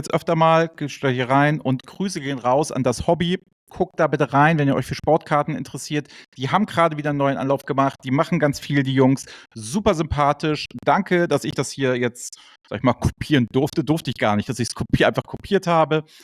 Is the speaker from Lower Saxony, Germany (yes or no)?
no; Hamburg, Germany; die 25 Euro mir als Hamburger waren sie definitiv nicht zu viel